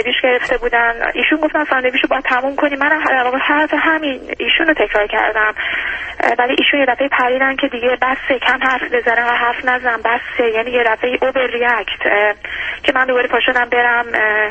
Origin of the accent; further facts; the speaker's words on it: Iran; moved away; من وقتی که داشتم از ایران می اومدم،